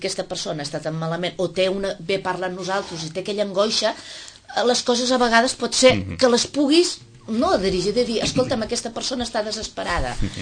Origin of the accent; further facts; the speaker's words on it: Catalonia, Spain; jo tenia 21 anys, estava aquí a Sitges, el meu pare vivia aquí a la província de Tarragona, en un poblet d'on soc jo